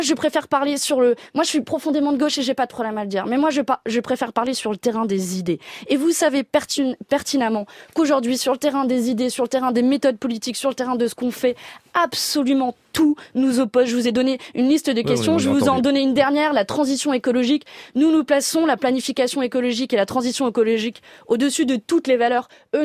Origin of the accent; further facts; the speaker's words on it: Fréjus, Provence-Alpes-Côte d'Azur, France; J'ai grandi dans le Var. J'ai grandi à Fréjus.